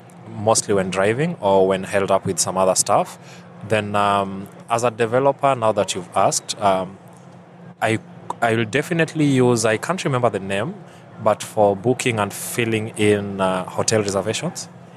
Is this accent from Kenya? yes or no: yes; Kenya; from Kenya.